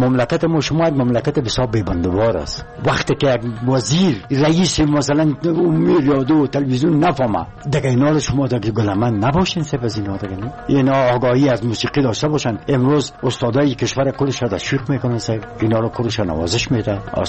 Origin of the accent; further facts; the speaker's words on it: Afghanistan; به خاطر وطن خود، به خاطر وطنم خود،